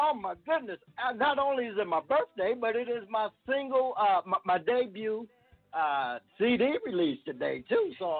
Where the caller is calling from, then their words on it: Dayton, Ohio, United States; I'm calling from Dayton, Ohio. We call it here the land of funk, baby.